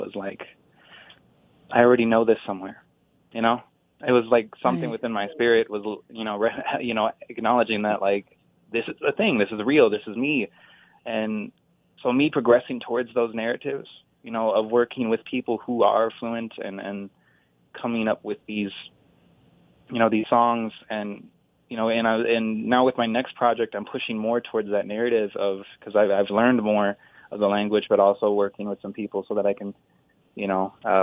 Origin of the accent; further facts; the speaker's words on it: Pine Ridge, South Dakota, United States; Well, essentially, you know, I'm from Pine Ridge